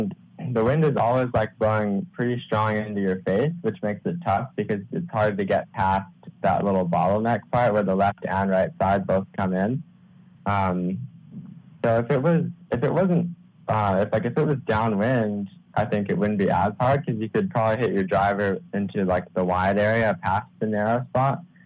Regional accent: Hawaii, United States; Turtle Bay. I'm from the North Shore.

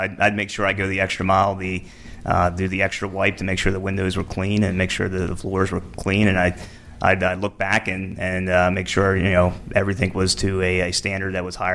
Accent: Dundalk, Maryland, United States; Originally from Dundalk, Maryland.

